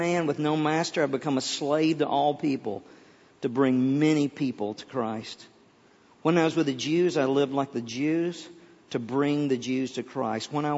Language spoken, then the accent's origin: English; the South, United States; accent: Southern; You know, I'm from the South. I like it. I do. I know a lot of Southerners, you know, they go. I went to college in Chicago. A lot of Southerners go off to like somewhere and try to get rid of their accent. I don't.